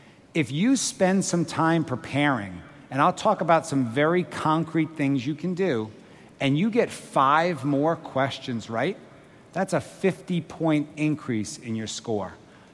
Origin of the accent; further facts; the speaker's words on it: Long Island, New York, United States; accent: Long Island; So I grew up on Long Island in New York. Any folks from Long Island? Show of hands. All right. All right, great. So bear with me if you can hear my Long Island accent.